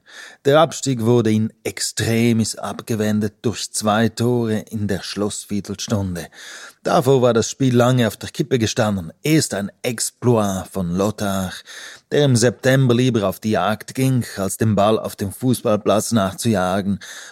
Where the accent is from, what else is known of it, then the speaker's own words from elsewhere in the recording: Graubünden, Switzerland; dass die Leute aus dem Bergell und die aus der Surselva, wo ich aufgewachsen bin, einander vielleicht doch ähnlicher sind